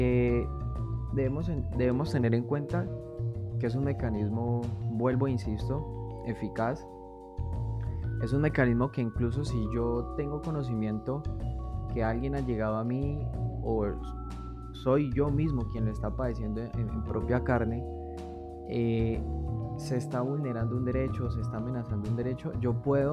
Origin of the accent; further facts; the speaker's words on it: Colombia; quienes tenemos ciudadanía colombiana o somos colombianos